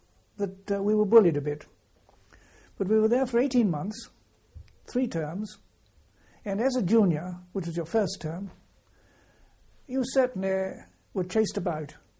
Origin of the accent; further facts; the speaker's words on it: London, United Kingdom; born there; I was born in November 1909 in London.